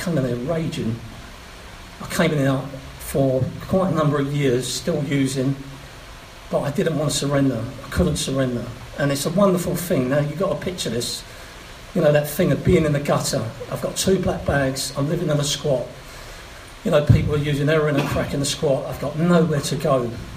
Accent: London, United Kingdom; My dad's from the Caribbean, from Barbados. My grandparents are from Venezuela. And I was born in Hammersmith and dragged up in South London

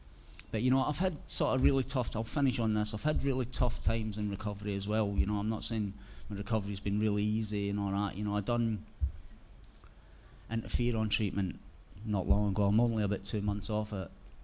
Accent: Scotland, United Kingdom; I'm Scottish, I ain't paying anybody any money, do you know what I mean?

